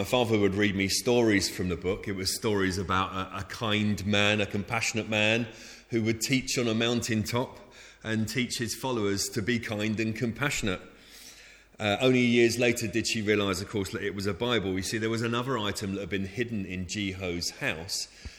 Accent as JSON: {"language": "English", "town": "Bristol", "region": "South West England", "country": "United Kingdom", "said": "I mean, I come from Bristol."}